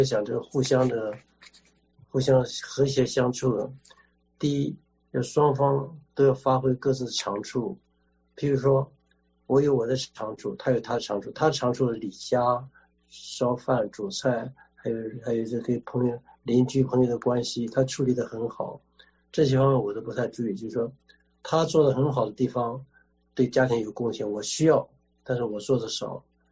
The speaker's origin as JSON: {"language": "Chinese", "region": "Shandong", "country": "China", "said": "我是山东人。"}